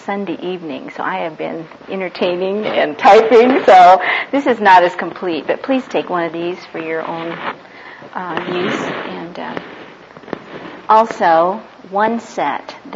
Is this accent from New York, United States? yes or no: no; Los Angeles, California, United States; He's pastor of my home church in Los Angeles. I grew up in Los Angeles and met the Navs and so forth there.